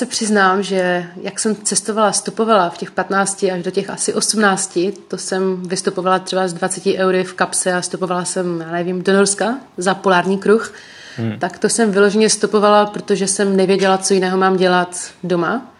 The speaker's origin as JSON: {"language": "Czech", "town": "Vyšní Lhoty", "region": "Moravian-Silesian Region", "country": "Czechia", "said": "jsem z Beskyd, z malé vesničky, tam Vyšní Lhoty se to jmenuje, má to asi nějakých 400 obyvatel"}